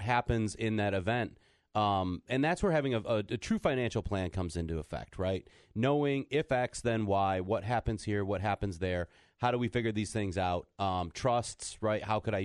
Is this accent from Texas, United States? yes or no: no; Michigan, United States; My home state of Michigan, right?